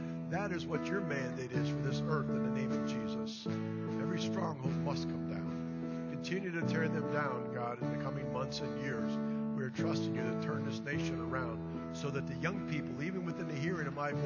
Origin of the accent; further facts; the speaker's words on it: Pennsylvania, United States; And they find out we're from Pennsylvania.